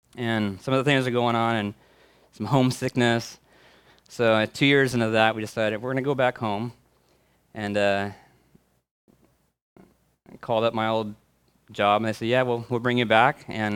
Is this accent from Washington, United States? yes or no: yes; Kelso, Washington, United States; And I grew up here in Kelso, as did my wife, and grew up in the church.